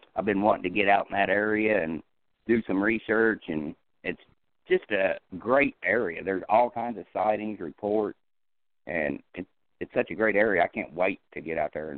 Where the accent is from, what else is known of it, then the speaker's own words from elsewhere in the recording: Lafayette, Indiana, United States; Like I said, I grew up in Indiana, northern Indiana, and it's about an hour south of Chicago. It's on the outskirts of the city of Lafayette, Tippecanoe County.